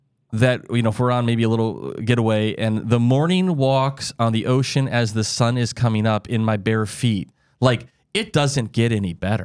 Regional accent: Midwest, United States; Like I grew up in the Midwest

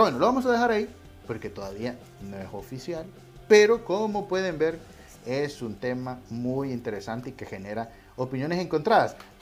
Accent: Honduras; Y nosotros, como hondureños, seríamos tomados en cuenta

